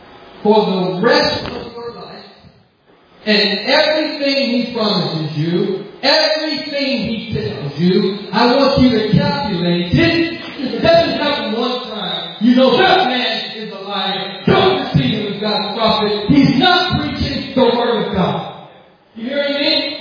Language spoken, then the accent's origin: English; California, United States; You know how I know? I'm from California.